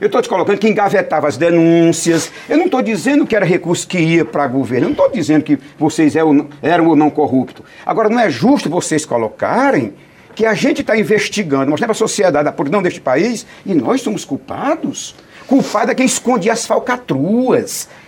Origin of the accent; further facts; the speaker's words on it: Northeast Region, Brazil; Somos nordestinos, sabemos o quanto nosso Nordeste sofre com isso.